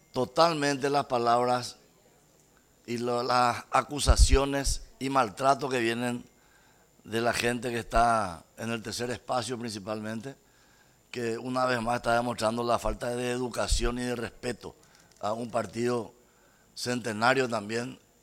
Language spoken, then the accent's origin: Spanish; Paraguay; Qué cretino que somos los paraguayos de repente.